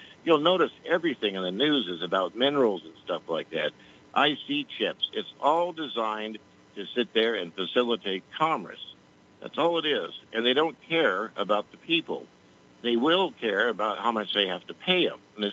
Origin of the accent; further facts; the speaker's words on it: Las Vegas, Nevada, United States; You know, I grew up in Las Vegas there.